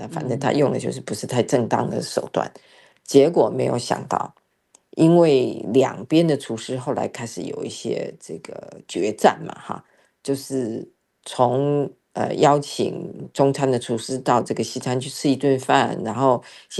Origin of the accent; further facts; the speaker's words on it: China; 所以它整颗看起来就是我们中国人的这个叫做红蛋哈。